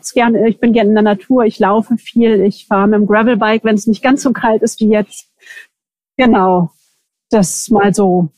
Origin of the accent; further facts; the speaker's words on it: Germany; now in Switzerland; Wie man hört, bin ich nicht hier aus der Schweiz, sondern bin aus Deutschland. Ich lebe am Rheinfall.